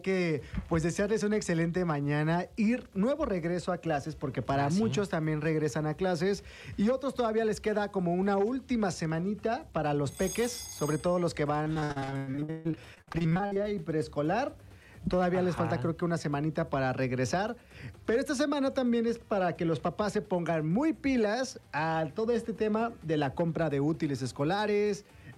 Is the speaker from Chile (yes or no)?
no; Mexico; como mexicanos, somos muy orgullosos de poder, pues, festejar, de poder seguir llevando nuestras tradiciones.